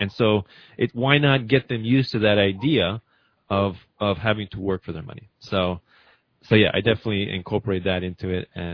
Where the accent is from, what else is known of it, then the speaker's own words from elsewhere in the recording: New York, United States; growing up in Rockland County, New York, as compared to communist Romania.